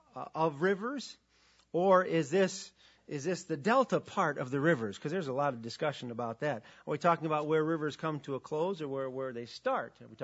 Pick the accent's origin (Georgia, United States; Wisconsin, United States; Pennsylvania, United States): Wisconsin, United States; at least where I grew up in Wisconsin, were not called water fountains. They were called bubblers.